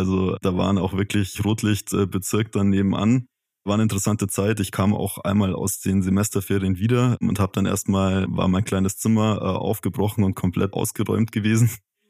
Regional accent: Bavaria, Germany; now in Munich, Germany; Ich bin nicht ursprünglich aus München. Ich bin eine Stunde südlich am Chiemsee aufgewachsen. Kennt man sicher, ist eine sehr schöne Gegend, aber natürlich auch etwas ländlich.

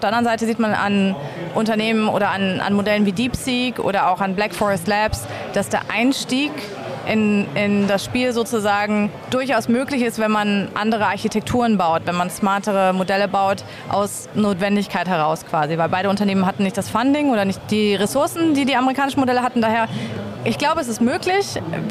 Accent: Hamburg, Germany; Das ist ein bisschen kleiner fast als meine Heimatstadt Hamburg

